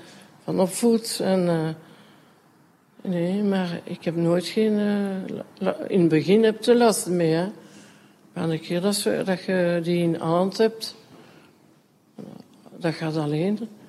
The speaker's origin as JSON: {"language": "Dutch", "region": "Brussels", "country": "Belgium", "first_language": "French", "second_language": "Dutch", "said": "Goed, tweetalig. Ik ben echt een Brusselaar. Soms gehoort toch een beetje dat ik Franstalig ben, hè."}